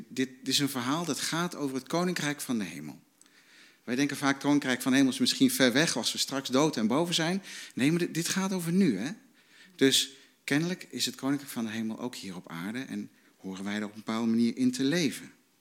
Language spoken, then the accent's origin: Dutch; Netherlands; Nee, wist je dat wij als Nederlanders allemaal 404.000 miljoen euro schuld hebben? Dat is gewoon onze schuld als land.